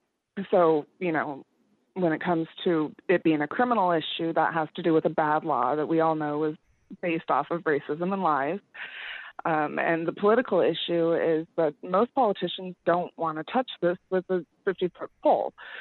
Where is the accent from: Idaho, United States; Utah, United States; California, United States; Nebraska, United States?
Idaho, United States; We had heard about Seattle Hemp Fest, you know, growing up in Idaho and going to high school.